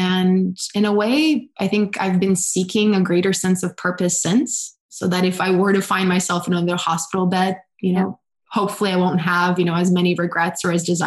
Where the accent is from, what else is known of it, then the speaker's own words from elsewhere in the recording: Brazil; So as I said, you know, I grew up in Brazil.